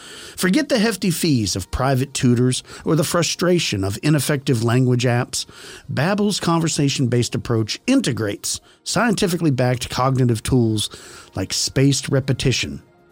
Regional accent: Texas, United States; I'm from Texas, so English and Spanish are the most common languages spoken here.

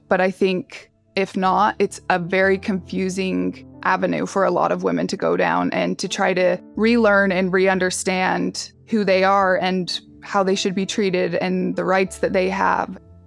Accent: Utah, United States; I grew up in Utah. I grew up LDS, or as most people know it, Mormon. It's pretty much all I've known for my whole life. And I think that in Utah, we live in a bubble.

